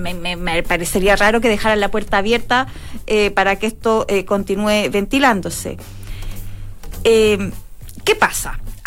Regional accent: Providencia, Santiago Metropolitan Region, Chile; Ponte tú, yo soy de Providencia, siempre le he sacado en Providencia.

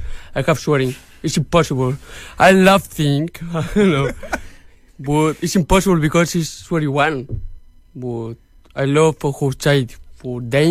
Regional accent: Chile; yo soy un chileno hablando con mexicanos

